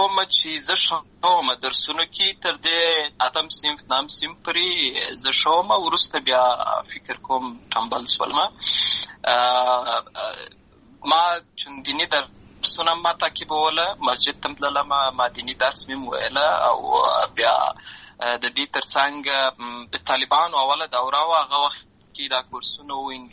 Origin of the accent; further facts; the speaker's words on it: Lashkargah, Helmand, Afghanistan; also born or lived in Uruzgan; زه په اصل کې د اروزګان ولایت یم، اما زه په هلمند ولایت لشکرګاه کې پیدا شوی یم، امالته لوی شوی یم، امالته مې ښوونځی لوستی دی، امالته مې ټول ژوند مې له هماغه ځای څخه پیل شوی دی، خو په اصل کې زه د اروزګان ولایت څخه.